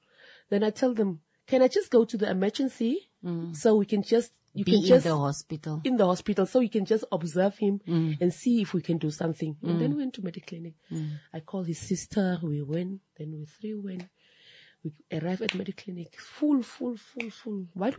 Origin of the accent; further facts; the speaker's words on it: Khorixas, Kunene, Namibia; now in Windhoek, Namibia; Mm-hmm. I'm originally from Korihas, but I live most of my time in Windhoek. I've been working here, been staying here with my kids, my family as well. So I'm based now in Windhoek.